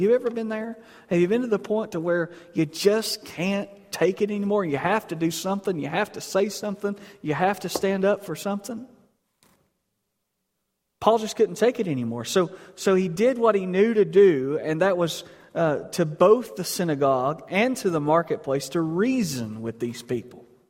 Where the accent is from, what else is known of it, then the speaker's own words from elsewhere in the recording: Stony Creek, United States; that's a big word, and I'm from Stony Creek